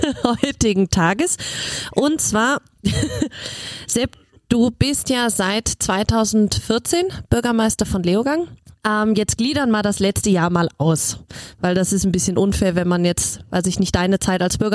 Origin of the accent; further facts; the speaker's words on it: Germany; ich als Deutsche kann das sagen